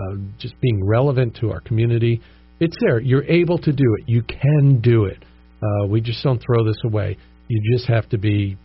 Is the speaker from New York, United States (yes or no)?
yes; Woodstock, New York, United States; I grew up in Woodstock, New York.